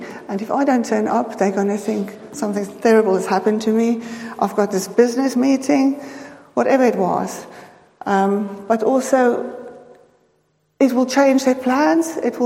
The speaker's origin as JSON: {"language": "English", "country": "South Africa", "said": "I'm from South Africa."}